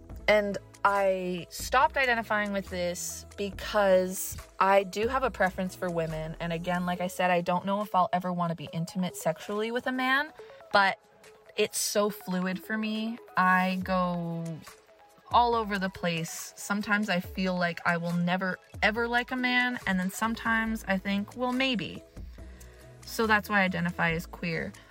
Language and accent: English; Canada; I am 23 and I am from Canada.